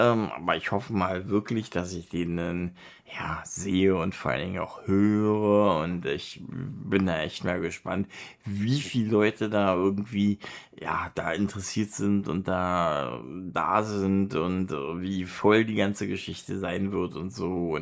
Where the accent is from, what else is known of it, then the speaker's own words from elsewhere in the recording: Berlin, Germany; ich bin ja aus Berlin